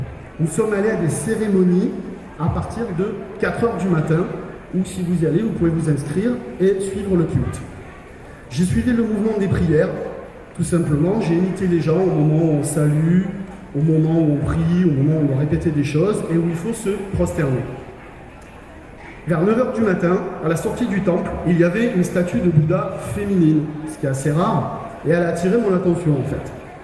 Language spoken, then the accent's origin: French; France; mais en tant que Français, on peut très bien s'instruire et y accéder.